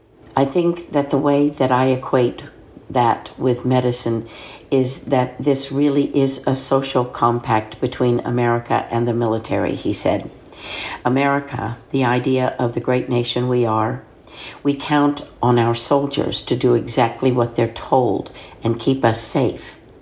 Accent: Chicago, Illinois, United States; I came from Chicago, and we bonded during our time at Fort Hood, where we went through our emergency medicine training.

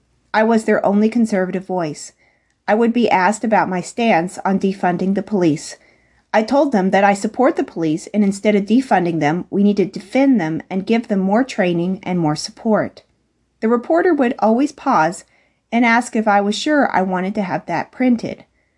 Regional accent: Midland, Texas, United States; I'm running for City Council District 4. I was born and raised in Midland.

